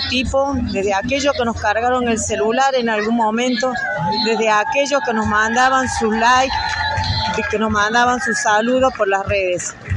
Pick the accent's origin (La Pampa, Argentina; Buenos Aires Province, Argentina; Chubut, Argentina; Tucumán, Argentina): Buenos Aires Province, Argentina; Malvinas Argentinas; de Malvinas, Argentina